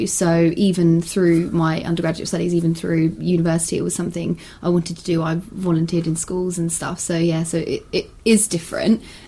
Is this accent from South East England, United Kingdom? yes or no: yes; Whitstable, South East England, United Kingdom; also born or lived in Canterbury; Okay, so I was born in Canterbury. So born in Canterbury and brought up in Whitstable. Went to school in Canterbury and then to the two universities in Canterbury as well. So very much a local girl.